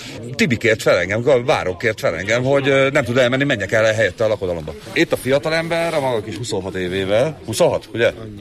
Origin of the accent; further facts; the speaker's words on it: Körmend, Vas, Hungary; now in Szombathely, Hungary; én Szombathelyen élek, körmendi származású vagyok.